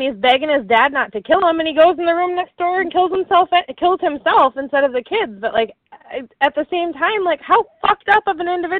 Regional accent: Minnesota, United States; now in Virginia, United States; I remember when I moved to Virginia, you go to the end of the gas station, and I'm from Minnesota thinking people are just nice like we are

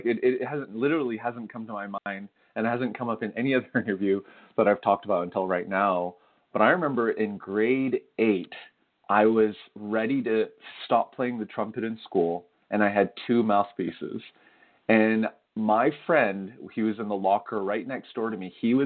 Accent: Canada; so I'm Korean Canadian, and my parents immigrated to Canada in the 70s.

